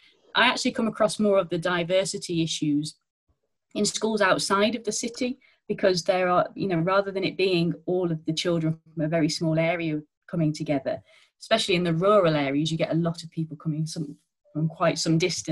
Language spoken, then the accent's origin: English; Stafford, West Midlands, United Kingdom; now in Birmingham, United Kingdom; even though I live in Birmingham now, I grew up in Stafford, which is quite a bit, it's a bit of a boring market town, really, where everybody knows everybody else, but there isn't work there. And I grew up in a Catholic community with a single parent.